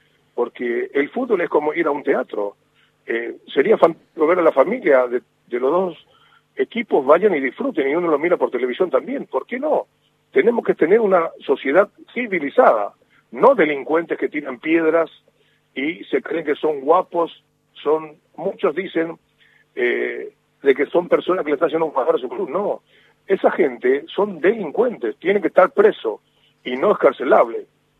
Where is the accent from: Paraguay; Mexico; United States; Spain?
Paraguay; 2 millones de dólares en mi país, en Paraguay, en muebles.